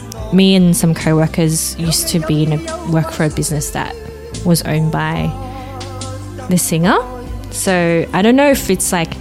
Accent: Australia; Like, I grew up in Australia, and then...

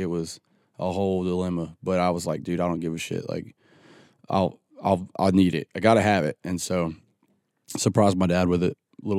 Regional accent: Joelton, Tennessee, United States; I grew up in the country, man. I grew up in Jolton, Tennessee, Whites Creek, Tennessee area, off of a road called Licton Pike.

